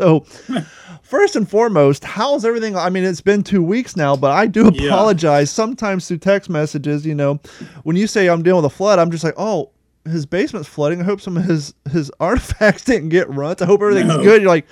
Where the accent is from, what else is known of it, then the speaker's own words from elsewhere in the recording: Ohio, United States; also born or lived in Kentucky; Now, I'm in Florida. I deal with hurricanes. I grew up in Ohio and Kentucky.